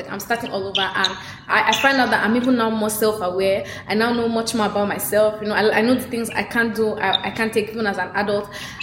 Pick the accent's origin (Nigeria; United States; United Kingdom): Nigeria; I'm a Nigerian.